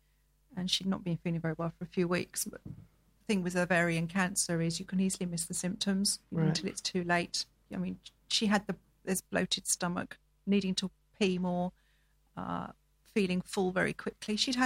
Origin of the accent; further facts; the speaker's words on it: Tunbridge Wells, South East England, United Kingdom; I was born in Tunbridge Wells, grew up in Tunbridge Wells in Kent